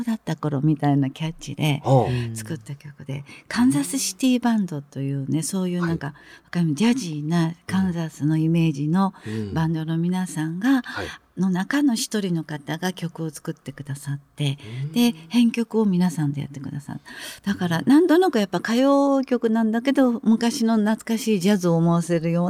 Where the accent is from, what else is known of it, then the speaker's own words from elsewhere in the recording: Ibaraki, Osaka, Japan; 私の地元の大阪茨城で、